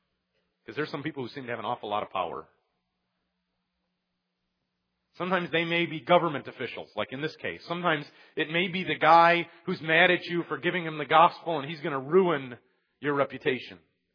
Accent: Detroit, Michigan, United States; which I grew up in Detroit, and it stands for the Detroit Tigers.

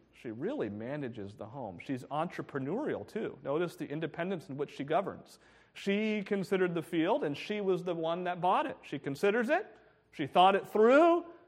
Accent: New Hampshire, United States; I remember growing up, we grew up in New Hampshire. When people go on vacation in the winter, they come here.

